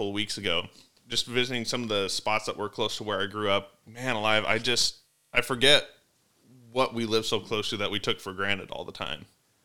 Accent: Wyoming, United States; Maybe it's just because I grew up in Wyoming and just decided that I didn't want to follow the crowd.

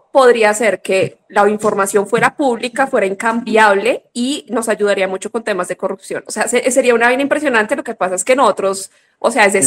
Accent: Bogotá, Colombia; De Huala, Cundinamarca, 6 horitas de aquí. Pues yo soy bogotana, mi familia es de Huala, Cundinamarca.

